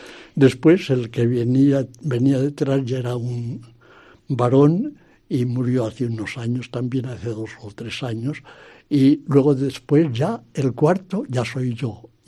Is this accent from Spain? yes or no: yes; Pinar Negrillo, Castile and León, Spain; born there; Mi familia es, pues claro, es de un pueblo pequeñito aquí de Segovia, junto a lo central de Segovia. Y entonces se llama Pinar Negrillo, el pueblo mío donde yo nací.